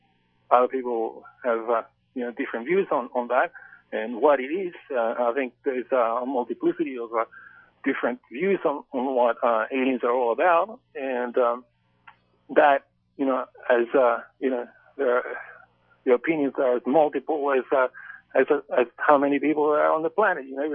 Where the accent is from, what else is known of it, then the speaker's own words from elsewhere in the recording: Chile; you'll excuse my accent because like you stated, I am actually from Chile.